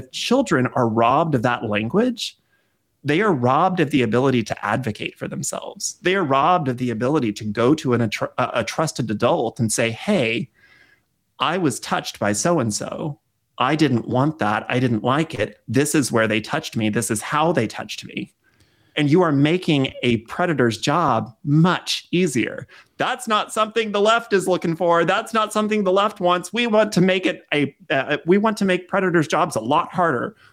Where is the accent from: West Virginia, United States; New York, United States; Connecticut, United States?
West Virginia, United States; I'm from West Virginia. My book, Verity Vox and the Curse of Foxfire, is about a fictional town in West Virginia.